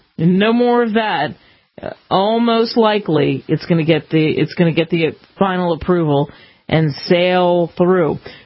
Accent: East, United States; growing up in the East. This wasn't a problem. This wasn't part of the discussion because we weren't near the border

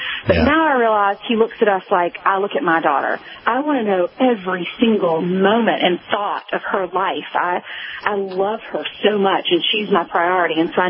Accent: South Carolina, United States; now in New York City, United States; And to know that I grew up in South Carolina, I'm now at this big network in New York City.

